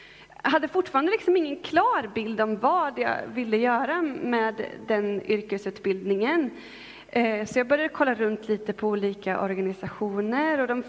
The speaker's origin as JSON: {"language": "Swedish", "town": "Linköping", "region": "Östergötland", "country": "Sweden", "said": "Jag kommer från Linköping. Jag har växt upp i en kristen familj."}